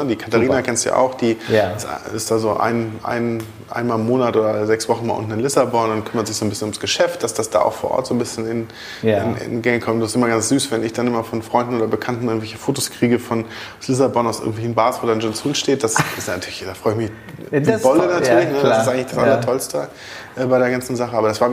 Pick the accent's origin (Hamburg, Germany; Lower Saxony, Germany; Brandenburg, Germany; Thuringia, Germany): Hamburg, Germany; born there; als echter geborener Hamburger